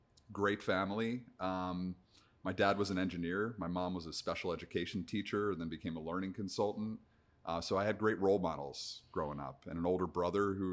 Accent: Pennsylvania, United States; So I grew up outside of Philadelphia. I had a pretty normal upbringing.

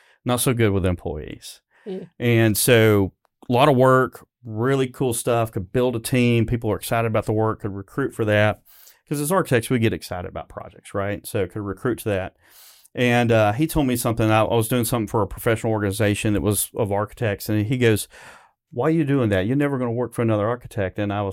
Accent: Tennessee, United States; I'm from Tennessee. Don't let my accent fool you. I am from Tennessee, but a small town south of here.

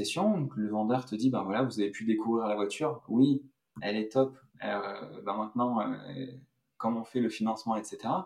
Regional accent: France; moi je suis français, que l'ensemble de l'équipe on est tous français.

